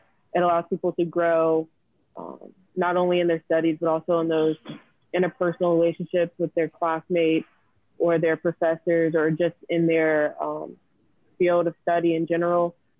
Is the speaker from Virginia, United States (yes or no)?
yes; Chesapeake, Virginia, United States; So I'm from Chesapeake, Virginia. I was in Air Force Junior ROTC in high school.